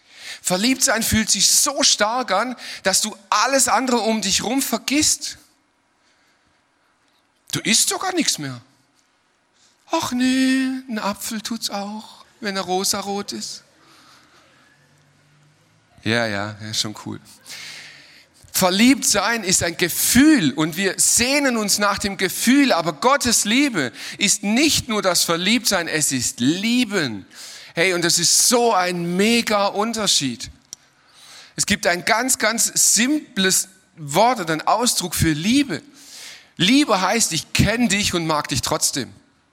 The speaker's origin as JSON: {"language": "German", "town": "Lüdenscheid", "region": "North Rhine-Westphalia", "country": "Germany", "tie": "born there", "said": "geboren wurde ich in Lüdenscheid, das ist ja auch irgendwo auf der Welt, das ist eine Stadt."}